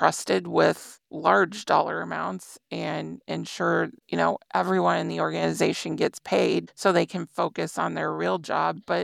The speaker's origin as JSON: {"language": "English", "region": "Iowa", "country": "United States", "tie": "born or raised there", "said": "where I landed at a position for a small not-for-profit in my home state of Iowa."}